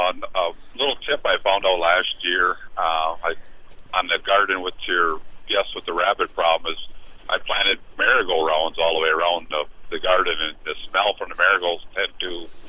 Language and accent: English; Two Rivers, Wisconsin, United States; I was born and raised in Two Rivers